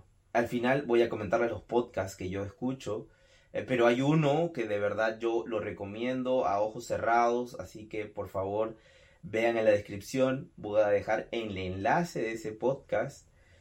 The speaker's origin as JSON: {"language": "Spanish", "country": "Peru", "lives_now": "United States", "said": "soy de Perú, actualmente vivo en Estados Unidos"}